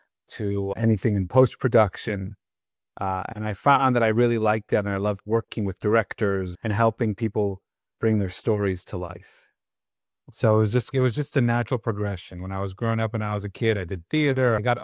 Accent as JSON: {"language": "English", "town": "Miami", "region": "Florida", "country": "United States", "tie": "born or raised there", "lives_now": "Los Angeles, United States", "said": "No, I moved to LA in 2009. I grew up in South Florida, Miami."}